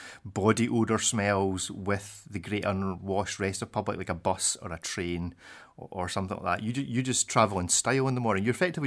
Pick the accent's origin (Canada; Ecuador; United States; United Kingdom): United Kingdom; Scotland; accent: Scottish; We wanted your posh English one to play off against our broad Scottish accents.